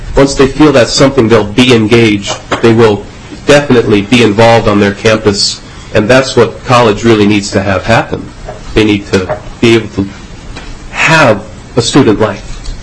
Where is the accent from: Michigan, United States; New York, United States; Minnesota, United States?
Minnesota, United States; Holly; I am from Holly, Minnesota, and I go to M-State Moorhead.